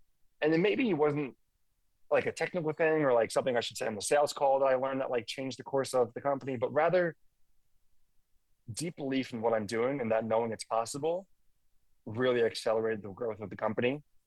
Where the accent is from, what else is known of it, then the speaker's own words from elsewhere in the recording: Long Island, New York, United States; Yeah, so I'm from Long Island, New York, which is roughly just an hour outside the city itself. And it's absolutely amazing. I love where I'm from. I'm 15 minutes from the beach, an hour from the city